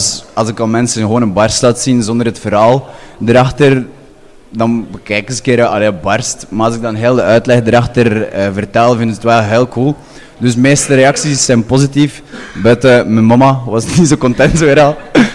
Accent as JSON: {"language": "Dutch", "town": "Dendermonde", "region": "Flanders", "country": "Belgium", "accent": "Dendermonde", "moved": "yes", "lives_now": "Oostende, Belgium", "said": "Ook begint mijn accent van de Dendermonde minder en minder duidelijk te worden."}